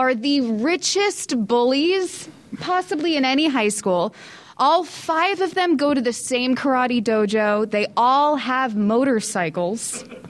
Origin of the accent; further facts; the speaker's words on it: New Jersey, United States; Being that I'm from Jersey, Daniel's from Newark.